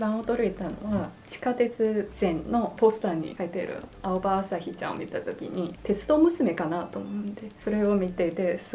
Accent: China; Japanese is a second language; now in Sendai, Japan; やっぱり中国出身なので、

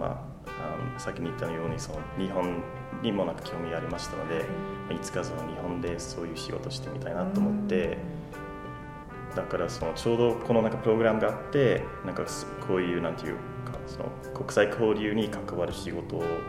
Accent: Ireland; Japanese is a second language; moved away as an adult; now in Sendai, Japan; アイルランドから参りました。

